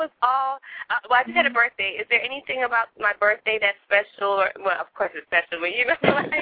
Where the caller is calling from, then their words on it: Augusta, Georgia, United States; I'm calling from Augusta, Georgia.